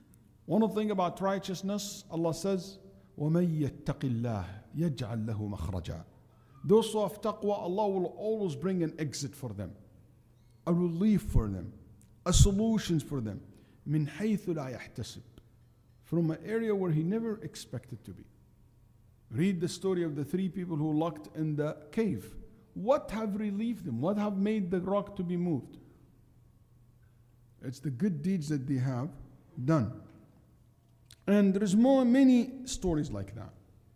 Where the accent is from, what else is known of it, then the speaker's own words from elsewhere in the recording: Saudi Arabia; You know, I grew up in Saudi Arabia. So I grew up around people who used to attend the king gathering